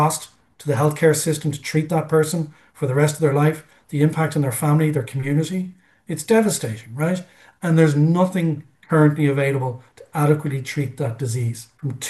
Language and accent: English; Ireland; I'm an Irish guy